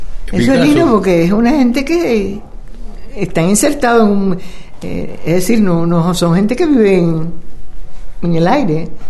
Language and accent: Spanish; Cuba; en un momento crítico en mi país, en Cuba.